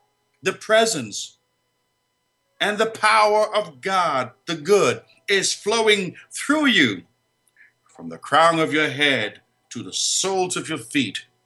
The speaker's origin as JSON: {"language": "English", "country": "Bahamas", "lives_now": "Miami Beach, United States", "said": "I'm not in the Bahamas. I'm from the Bahamas. I'm in Florida."}